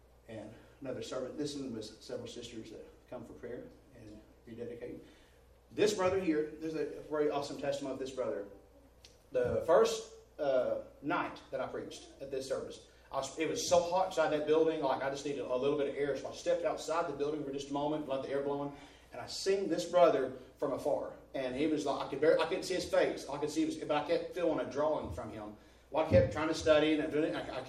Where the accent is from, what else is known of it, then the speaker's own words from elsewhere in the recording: United States; Because it wasn't just me. You know, maybe I'm just American.